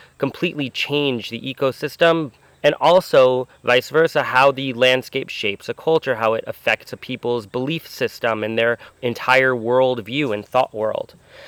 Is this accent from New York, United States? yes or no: yes; Hudson, New York, United States; I grew up in Hudson, New York.